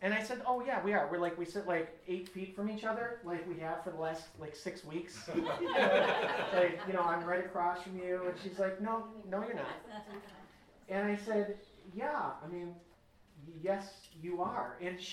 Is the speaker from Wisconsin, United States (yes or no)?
yes; Wisconsin, United States; I'm from Wisconsin. Molly is from Illinois.